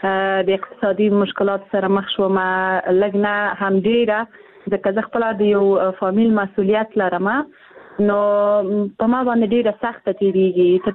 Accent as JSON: {"language": "Pashto", "country": "Afghanistan", "tie": "born there", "said": "زه پښیمانم چې زه په افغانستان کې پیدا شوی یم زه د افغانستان یوه جلی یم"}